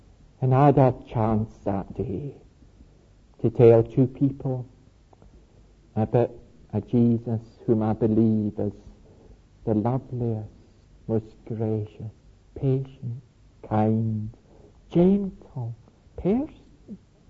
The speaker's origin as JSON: {"language": "English", "region": "Scotland", "country": "United Kingdom", "said": "\"No, I'm from Scotland.\" \"Oh. Where's that? We've never heard of it.\""}